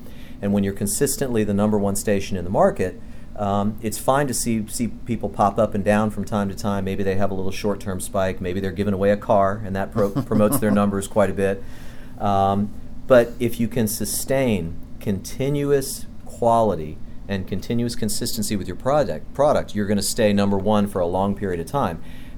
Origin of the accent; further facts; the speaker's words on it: Florida, United States; I grew up in Florida.